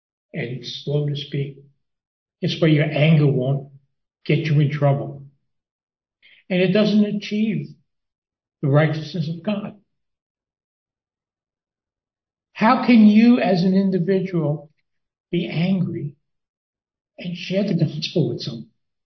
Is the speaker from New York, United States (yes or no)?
yes; Brooklyn, New York, United States; I get myself with a lot of trouble because I'm from Brooklyn. And I speak different. I interpret differently.